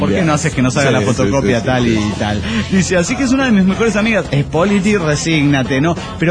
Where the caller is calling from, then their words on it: Mexico City, Mexico; del DF mexicano.